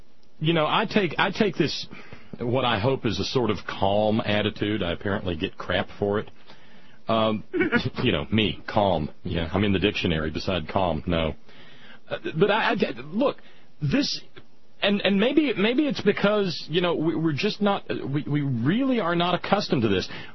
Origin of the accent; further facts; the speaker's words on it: Toronto, Ontario, Canada; Oh, no, yeah, I'm from Toronto.